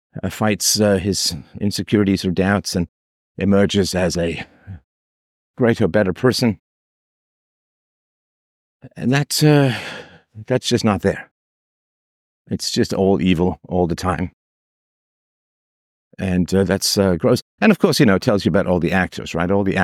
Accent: England, United Kingdom; growing up in England, and of that stock as a whole, although I'm half Irish, half German.

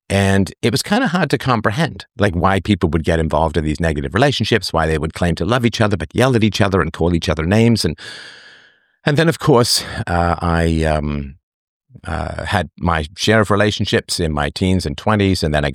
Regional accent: England, United Kingdom; When I grew up in England, I lived in this apartment building, sort of a low-rise apartment building, with sort of paper-thin walls.

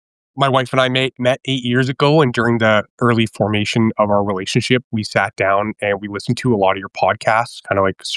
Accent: Brampton, Ontario, Canada; I grew up in Brampton, so I grew up right around the corner from you.

